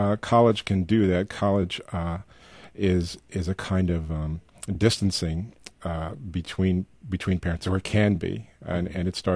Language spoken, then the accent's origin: English; Brooklyn, New York, United States; My dad was a bricklayer, and we're both from Brooklyn, Bensonhurst, Brooklyn.